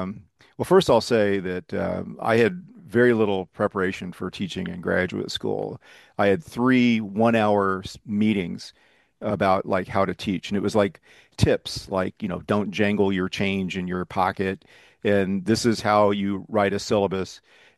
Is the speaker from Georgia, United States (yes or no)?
no; Dallas, Texas, United States; Well, I was born and raised in Dallas, Texas. Went to the University of Texas in undergraduate